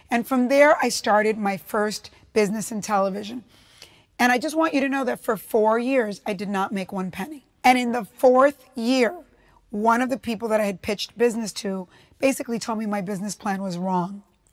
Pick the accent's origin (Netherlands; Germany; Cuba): Cuba; now in United States; I'm an immigrant from Cuba, and I was the first Latina to become president of a television network, Telemundo.